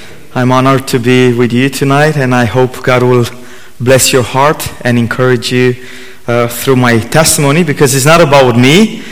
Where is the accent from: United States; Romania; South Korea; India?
Romania; now in United Kingdom; I'm originally from Romania. I've been living in Northern Ireland since 2017, not very far from your church.